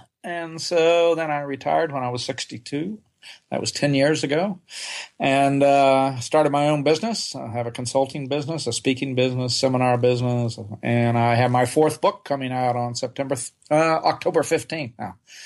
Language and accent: English; Oklahoma, United States; moved away as an adult; I grew up in Oklahoma, and I didn't leave the state till I was 20 years old. I tell people I grew up on a little farm in Oklahoma, and we didn't even have indoor plumbing.